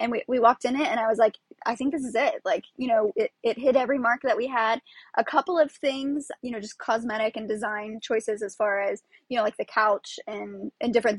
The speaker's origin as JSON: {"language": "English", "region": "Florida", "country": "United States", "said": "We're from Florida."}